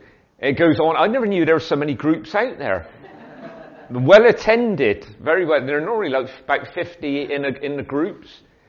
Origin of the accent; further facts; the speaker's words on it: Bristol, South West England, United Kingdom; the fact that I can't speak English properly because I come from South Bristol